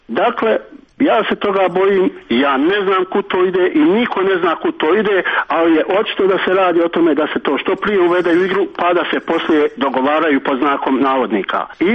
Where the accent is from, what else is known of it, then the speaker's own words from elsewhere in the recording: Bosnia & Herzegovina; ja ne pripadam nikome, čak što više ne pripadam BH strojstvu, ja sam Bosanac, koga pogrdnu u ovoj zemlji zovu ostali na popisu stanovništva.